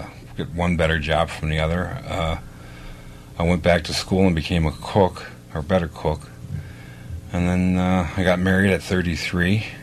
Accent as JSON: {"language": "English", "town": "Chicago", "region": "Illinois", "country": "United States", "said": "I'm originally from Chicago."}